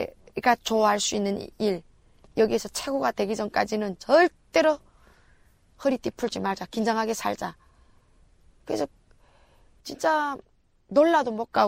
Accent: North Korea; now in South Korea; 저는 탈북자니까

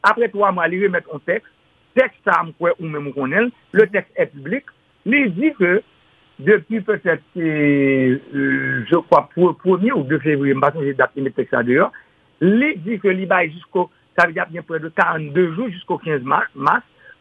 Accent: Haiti; Je suis un haïtien

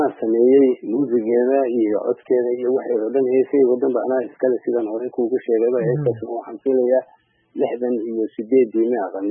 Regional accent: Mogadishu, Banadir, Somalia; also born or lived in Hiran; aan ku soo barbaaray xamar iyo nawaaxigiisa sida janaale iyo dhulalka nimcada leh

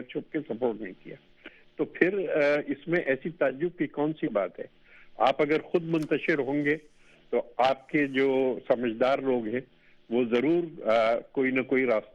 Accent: Sindh, Pakistan; حالانکہ میرا تعلق سندھ سے ہے

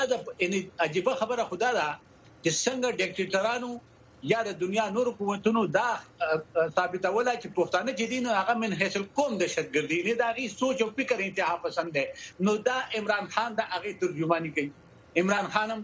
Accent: Afghanistan; زه افغان یم یعنی زه افغان یم

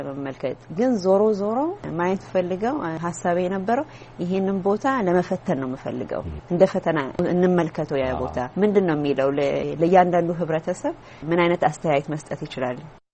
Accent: Addis Ababa, Ethiopia; እኔ አዲስ አበባ ሾላ የካ ሚካኤል እዛ አካባቢ ነው ያደግኩት።

